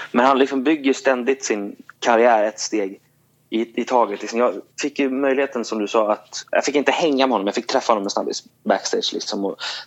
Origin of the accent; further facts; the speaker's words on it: Sweden; hej, jag är en svensk gitarrist som är här.